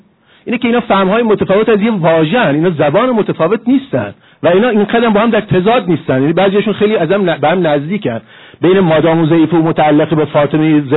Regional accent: Iran; ما ایرانی هستیم،

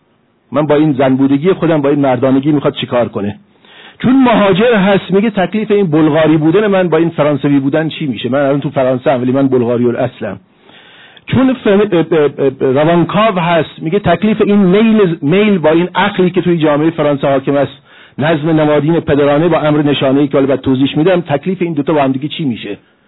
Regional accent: Iran; ما ایرانی هستیم،

